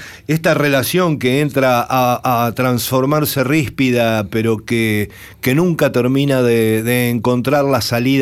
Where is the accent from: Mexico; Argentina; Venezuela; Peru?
Argentina; Buenos Aires; Yo nací ahí en Once, Abasto, en Anchorena y Rivadavia. Y iba a una escuela que estaba muy cerca de mi casa, que estaba en Sánchez de Bustamante y Sarmiento.